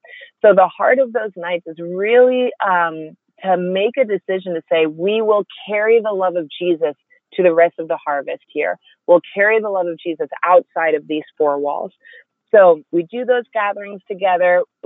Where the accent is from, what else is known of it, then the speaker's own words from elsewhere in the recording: Virginia, United States; You know, I grew up in Virginia where everyone's at least been exposed to the gospel